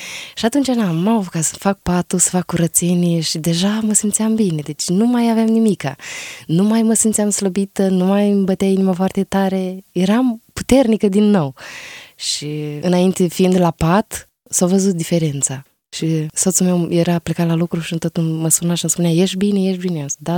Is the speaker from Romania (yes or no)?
yes; Suceava, Suceava County, Romania; also born or lived in Prahova; am 30 de ani și m-am născut într-o familie de credincioși. M-am născut în Prahova, acolo stăteam pe atunci. La vârsta de 4 ani am venit în Suceava, am locuit în Burdujeni.